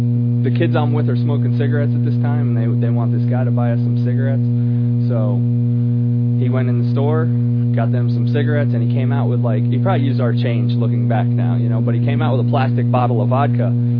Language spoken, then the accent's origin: English; New Port Richey, Florida, United States; I'm from Newport Richey. I grew up in Newport Richey.